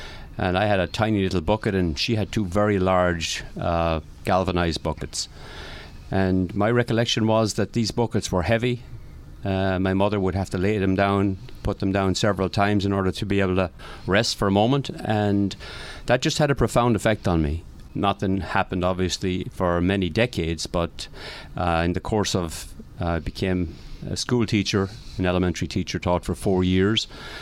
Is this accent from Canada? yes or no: no; Leinster, Ireland; born there; I was born in Ireland, as most likely the accent will already tell you. I was born in County Wexford. And I was born, funnily enough, in a farmhouse that lacked running water.